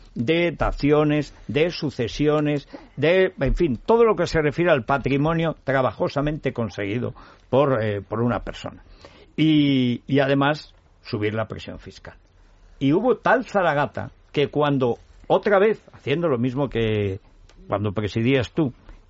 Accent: Madrid, Community of Madrid, Spain; yo, como madrileño

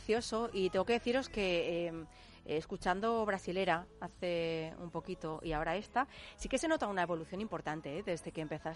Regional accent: Marbella, Andalusia, Spain; pronto vais a estar en mi tierra el día 7 en Starlight Marbella.

